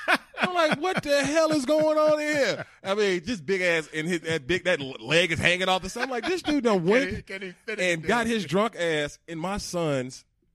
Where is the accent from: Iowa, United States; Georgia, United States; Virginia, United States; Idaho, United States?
Georgia, United States; I was raised back in Peach County.